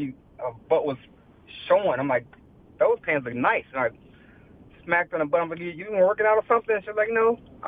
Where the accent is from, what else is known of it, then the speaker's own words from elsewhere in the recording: Miami, Florida, United States; I'm from Miami, living here in Riverview.